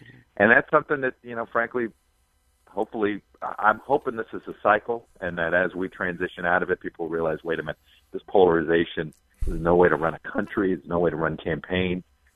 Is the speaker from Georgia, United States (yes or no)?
no; Miami, Florida, United States; I grew up in Miami, but my dad grew up in Iowa